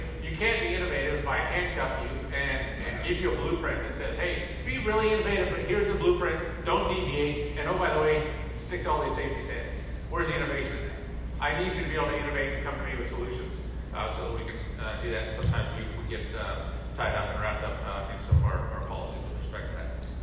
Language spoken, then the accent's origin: English; Montana, United States; These places are scattered hundreds and hundreds of miles around my home state of Montana, Wyoming, Colorado, and North Dakota.